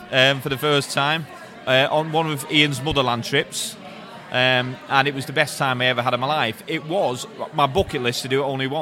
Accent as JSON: {"language": "English", "town": "Dublin", "region": "County Dublin", "country": "Ireland", "said": "my English isn't the best because I'm from Dublin."}